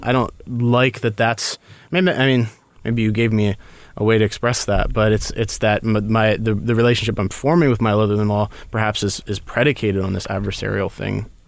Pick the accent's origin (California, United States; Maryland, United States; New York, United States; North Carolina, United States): Maryland, United States; Baltimore; I'm from Baltimore.